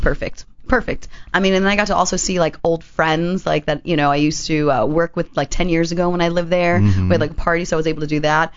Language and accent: English; Miami, Florida, United States; also born or lived in New York; Well, I grew up in Miami.